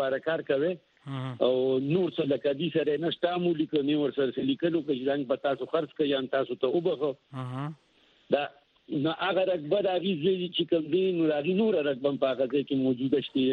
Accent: Mardan, Khyber Pakhtunkhwa, Pakistan

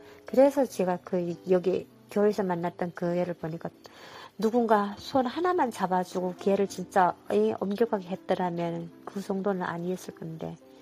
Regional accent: North Korea; now in South Korea; 교회에서 제가 북한 사람이라 하니까

